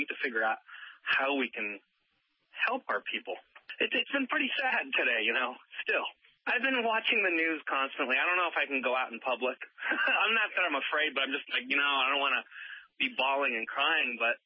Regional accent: Tucson, Arizona, United States; I grew up here in Tucson. My parents live right down the street from the Safeway.

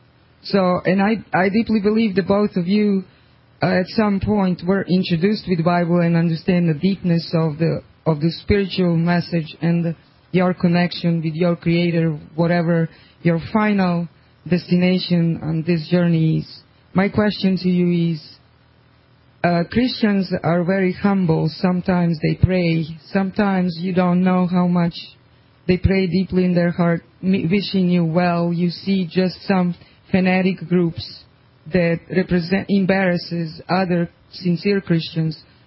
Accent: Pittsburgh, Pennsylvania, United States; from Pittsburgh.

